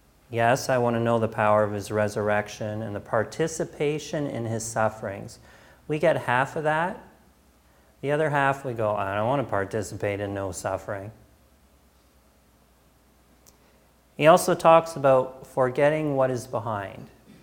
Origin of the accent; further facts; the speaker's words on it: Canada; this is how this ended up on many of our tables growing up in Canada.